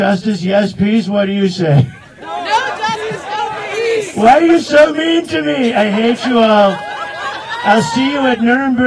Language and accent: English; United States; now in Netherlands; I come from America first, but I moved to the Netherlands second.